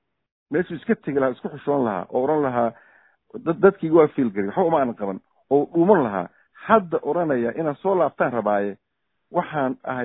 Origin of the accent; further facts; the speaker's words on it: Puntland, Somalia; horta Puntland, anigu Puntland baan ka imid, adduunkana waa maray